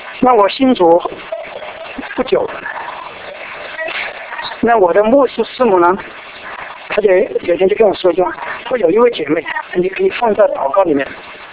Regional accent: China; moved away as an adult; now in United States; 我们从中国来出来留学，读了书以后，我们都愿意留在美国，留在外面。

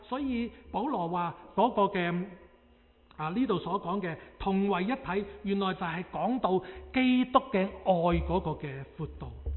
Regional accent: China; 中國人話我哋中國歷史話我哋中國人有5000年嘅歷史

